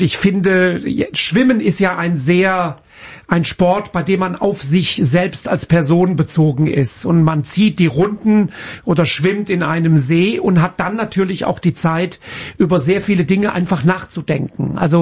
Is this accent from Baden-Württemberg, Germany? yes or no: yes; Lörrach, Baden-Württemberg, Germany; ich komme oder bin aufgewachsen in Lörrach, wer das nicht kennt, Südbaden. Wir haben gelebt direkt 1 Kilometer entfernt von der französischen und der schweizerischen Grenze, gegenüber von Basel in der Schweiz. Ich habe auch Familie in der Schweiz, habe also auch Schweizer Wurzeln